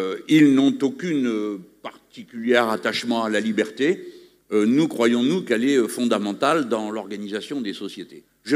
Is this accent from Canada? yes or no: no; France; Chez nous, en France, c'est arrivé à un sommet